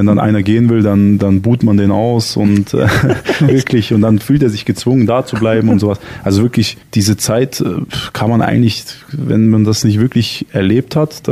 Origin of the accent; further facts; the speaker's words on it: Ulm, Baden-Württemberg, Germany; Ich bin ja aus Ulm, ich wollte nie aus Ulm weg.